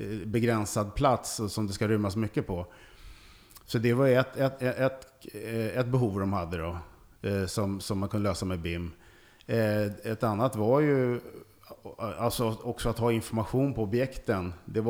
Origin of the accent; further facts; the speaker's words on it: Sweden; moved away as an adult; Jag var singel helt enkelt just då, så jag var ingen som höll mig hemma i Sverige.